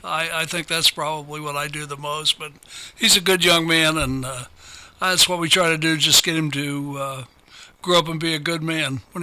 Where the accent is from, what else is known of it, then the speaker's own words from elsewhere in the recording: Prospect, Ohio, United States; also born or lived in Nitro, West Virginia; I was born in Nitro, West Virginia, on 34th Street in my aunt and uncle's house. I guess that's how they did it back then. And I believe we came to Ohio when I was maybe 6-7 years old, and I've been in Prospect ever since.